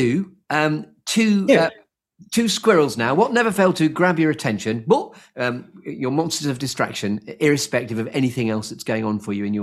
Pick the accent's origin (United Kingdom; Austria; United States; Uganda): Uganda; I was growing up similarly in Uganda